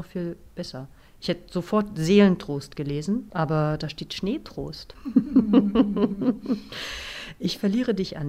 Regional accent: Berlin, Germany; ich komme aus Berlin

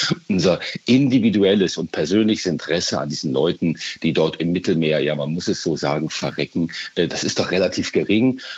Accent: North Rhine-Westphalia, Germany; ich komme aus der Nordeifel. Das ist eine Gegend, wo Motorradfahrer sich jedes Wochenende austoben.

